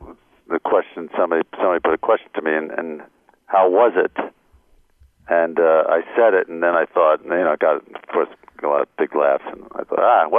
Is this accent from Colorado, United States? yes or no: no; New York, United States; Yeah, I'm a New Yorker in a nicer climate.